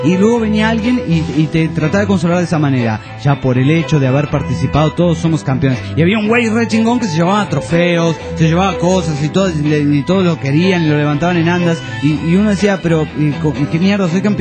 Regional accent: Mexico; Yo soy un mexicano.

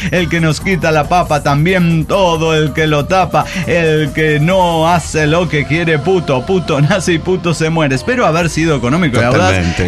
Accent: Mexico City, Mexico; yo crecí en Ciudad de México en los 80 y en los 90.

